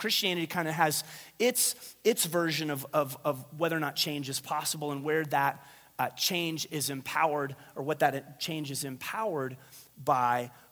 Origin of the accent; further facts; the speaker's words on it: Payson, Utah, United States; They had cute girls that went to dances at the Mormon church in my hometown in Payson